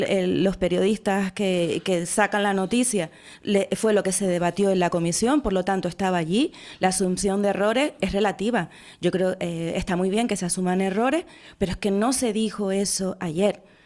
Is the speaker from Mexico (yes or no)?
no; Spain; A mí, como española, ya no como socialista, me da igual.